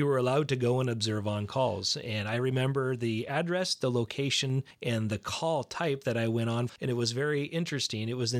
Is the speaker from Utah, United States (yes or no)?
no; Bainbridge Island, Washington, United States; I grew up on Bainbridge Island and graduated from Bainbridge Island High School. Spent all of my childhood years on Bainbridge Island.